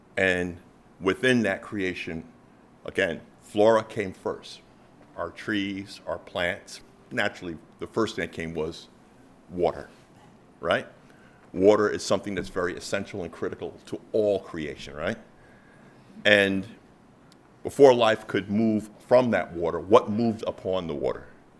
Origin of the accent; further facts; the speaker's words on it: Peekskill, New York, United States; I grew up in the Hudson Highlands, born and raised in Peekskill, New York, large family of nine.